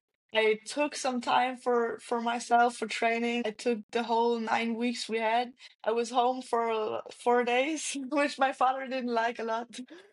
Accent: Vienna, Austria; English is a second language; I'm from Vienna, it's 8 hours by car.

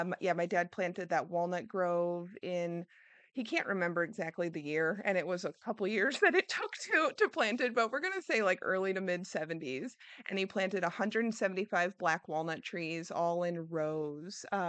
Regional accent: Creve Coeur, Missouri, United States; I grew up in the St. Louis area, kind of in Creve Coeur.

